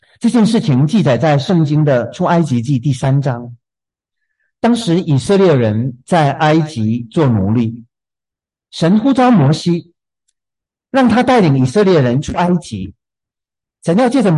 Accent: Gulangyu, Fujian, China; 小时候在鼓浪屿的时候，我们亲在楼下的小院子里有养鸡

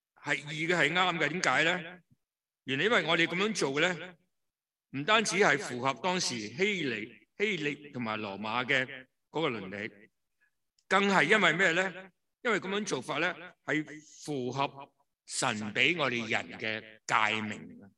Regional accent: China; 我们中国人啊，特别这个问题是严重的

